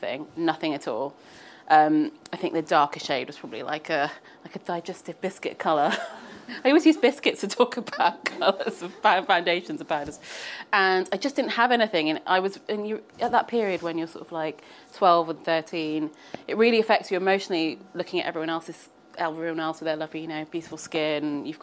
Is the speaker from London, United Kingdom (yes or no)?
no; Newport, Wales, United Kingdom; I grew up in Newport in South Wales, where there was basically one shop that you could get makeup from, and that was